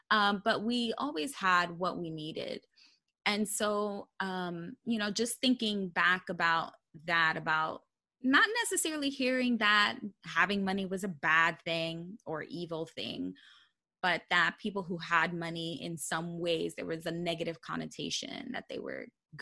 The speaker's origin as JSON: {"language": "English", "town": "Bronx", "region": "New York", "country": "United States", "tie": "born or raised there", "said": "I mean, like I said, I grew up in the Bronx, New York, and in a low income family."}